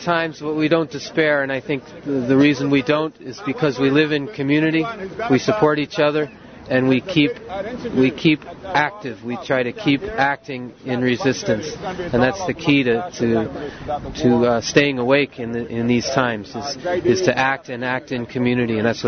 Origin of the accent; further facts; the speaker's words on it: United States; I'm from the United States. I live in New Haven, Connecticut, in the Amistad Catholic Worker community.